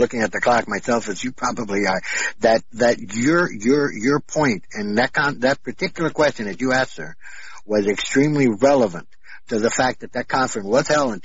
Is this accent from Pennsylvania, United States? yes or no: no; Miami, Florida, United States; from Miami, Florida.